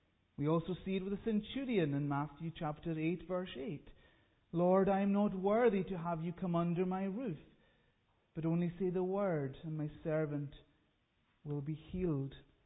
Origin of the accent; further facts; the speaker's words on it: Isle of Lewis, Scotland, United Kingdom; I come from the Isle of Lewis in the Western Isles